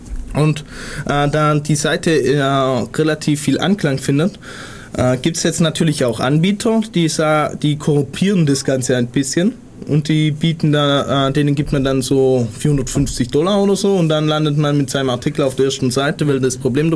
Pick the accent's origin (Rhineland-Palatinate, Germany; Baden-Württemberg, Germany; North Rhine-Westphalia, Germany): Baden-Württemberg, Germany; Ulm; weil ich komme auch aus Ulm